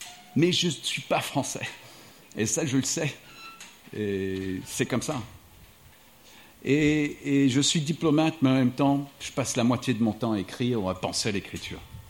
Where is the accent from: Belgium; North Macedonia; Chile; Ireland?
Ireland; also born or lived in United States / France; Je suis irlandais, d'origine irlandaise, de nationalité irlandaise, de parents irlandais. Je suis né aux États-Unis, donc j'ai une nationalité américaine, j'ai un passeport américain. Je suis francophone, donc j'ai vécu longtemps en France